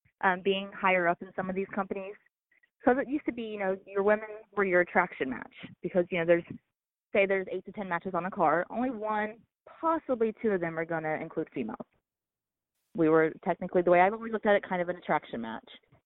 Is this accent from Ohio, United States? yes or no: yes; Dayton, Ohio, United States; So to have won the Rockstar Pro title in my hometown, like aside of working all these big companies, Shimmer, Shine, CZW, Ring of Honor, when I wrestle for Rockstar Pro in Dayton